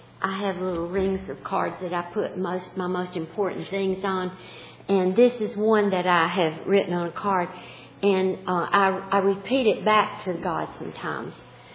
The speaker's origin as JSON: {"language": "English", "region": "Tennessee", "country": "United States", "said": "Now, I sound like I'm from Mississippi. I'm really from Tennessee."}